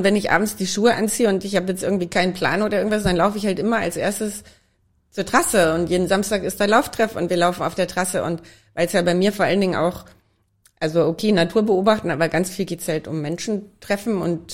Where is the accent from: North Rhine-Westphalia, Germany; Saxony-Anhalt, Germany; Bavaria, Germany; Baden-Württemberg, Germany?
North Rhine-Westphalia, Germany; ich mache es nur dort in meiner Heimat